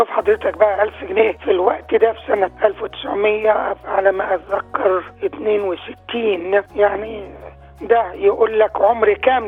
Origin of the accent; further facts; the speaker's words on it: Asyut, Asyut Governorate, Egypt; moved away as an adult; now in Sydney, Australia; أنا من مواليد أسيوط في صعيد مصر، تربيت في محافظة أسيوط وبعدين درست في جامعة عين شمس في القاهرة